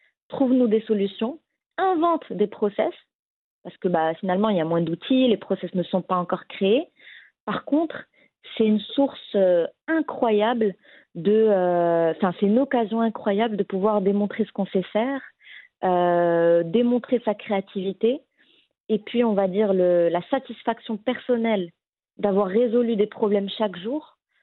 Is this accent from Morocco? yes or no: yes; Morocco; now in France; On a grandi au Maroc, donc tous les souvenirs d'enfance, la famille, comme tu le disais, est au Maroc, mais on a quand même construit une dizaine d'années en France, ou à l'étranger.